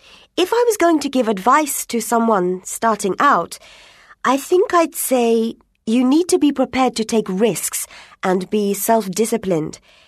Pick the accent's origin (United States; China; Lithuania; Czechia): Lithuania; English is a second language; now in United Kingdom; I come from Lithuania and I run Today Translations, one of the top translation companies in the UK.